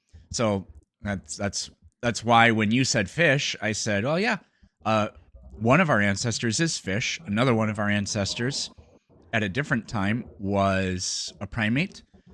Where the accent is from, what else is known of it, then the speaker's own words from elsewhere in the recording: United States; born there; Like I was born in the United States.